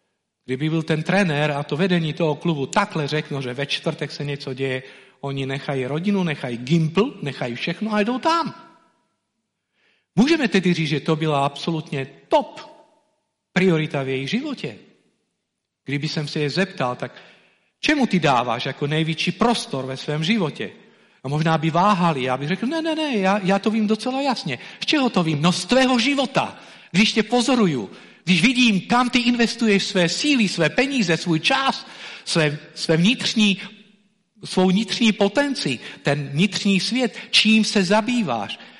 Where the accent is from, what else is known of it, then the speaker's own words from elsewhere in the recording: Nitra, Nitra Region, Slovakia; Já pocházím původem z Nitry.